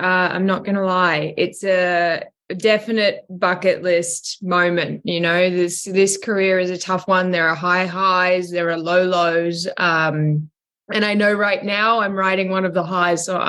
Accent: Australia; accent: Australian; Do you know, I've never actually worked in my natural accent. I've never been Australian for a character.

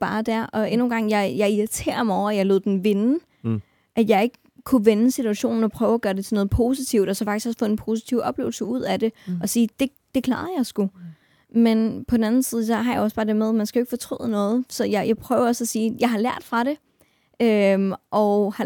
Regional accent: North Denmark Region, Denmark; det er fordi, jeg kommer fra Nordjylland af, og jeg har sgu aldrig sådan passet ind deroppe

